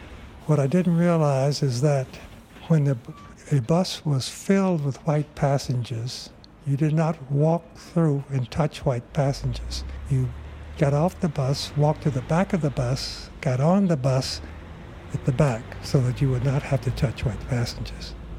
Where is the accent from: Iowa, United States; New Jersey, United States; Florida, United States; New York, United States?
Florida, United States; Jacksonville; also born or lived in Miami; Originally, I'm from Florida. Born in Jacksonville, reared in both Jacksonville and in Miami. Primarily in the Everglades section, a part outside of Miami.